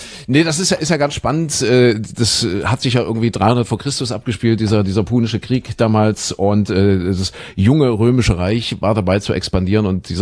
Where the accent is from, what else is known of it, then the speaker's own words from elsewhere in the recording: West Germany, Germany; das würde ich jetzt nicht sagen als Wessi